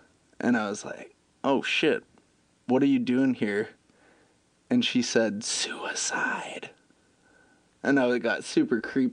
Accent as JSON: {"language": "English", "region": "Washington", "country": "United States", "tie": "born or raised there", "said": "Yeah, born and raised in Washington. It's a good spot."}